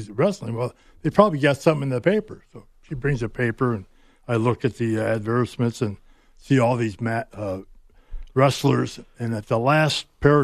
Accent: Minnesota, United States; And I said, no, I'm from Minnesota.

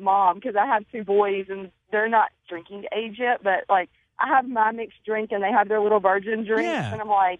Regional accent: Myrtle Beach, South Carolina, United States; So I'm from Myrtle Beach, so my mom would come down and, of course, is drinking everywhere.

